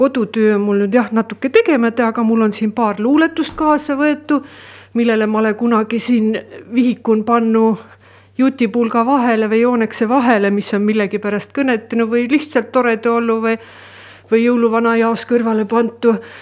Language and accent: Estonian; Viljandi County, Estonia; accent: Mulgi; ja mina olen põline mulk. Ema poolt sündinud ja isa ja vanaisa ja kõik on siit maalt peri.